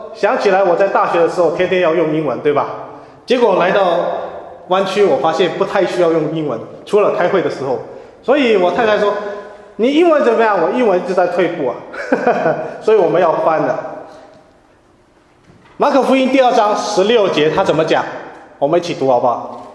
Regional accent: Hong Kong; 哎，我是香港来的，对吧？

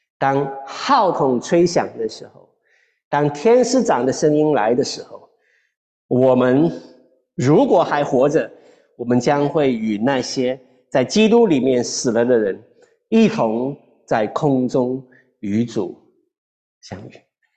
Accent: China; 我们中国人常常讲啊，天下没有不散的宴席啊

